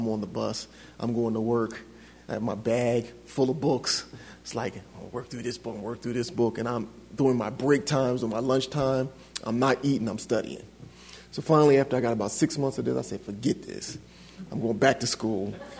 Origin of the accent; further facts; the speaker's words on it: Philadelphia, Pennsylvania, United States; I wanted to get back to Philadelphia because I grew up in Philly. I was real serious about my town. I didn't want to stay away from my town, so I had to live in New Jersey